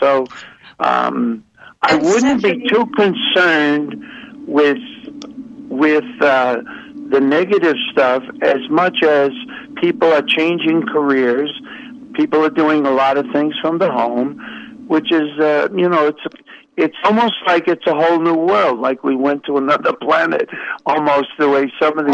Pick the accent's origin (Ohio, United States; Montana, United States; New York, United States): New York, United States; now in New Jersey, United States; Joan, I'm in Jersey, and I'm a New Yorker